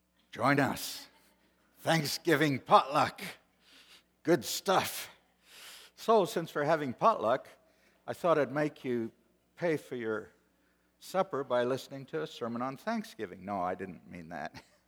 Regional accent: South Africa; born there; I was born in South Africa of parents who were of English, not American heritage.

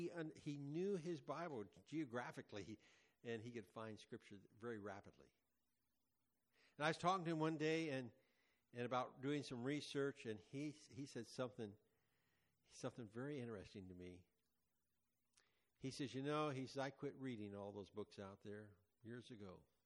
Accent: Quincy, California, United States; And I thought of my friend in my hometown, Quincy, California.

